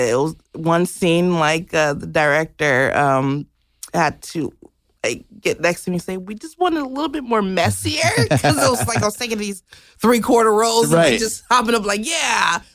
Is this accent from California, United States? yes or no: yes; Los Angeles, California, United States; I'm from Los Angeles.